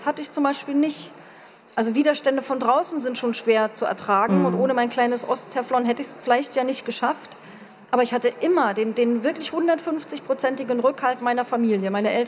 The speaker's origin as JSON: {"language": "German", "region": "East Germany", "country": "Germany", "said": "da können wir als Ostdeutsche viel stolzer darauf sein, als wir das oft sind"}